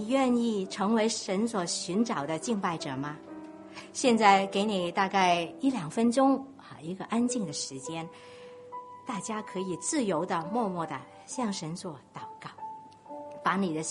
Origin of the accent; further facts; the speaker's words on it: Guangdong, China; 真的像我们广东人说鸭蛋那么肿，